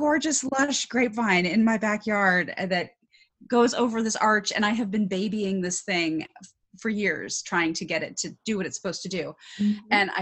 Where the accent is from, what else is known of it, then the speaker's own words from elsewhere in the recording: Kodiak, Alaska, United States; so we were able to stay on Kodiak Island for my later schooling years. And that's what I consider my hometown is Kodiak Island.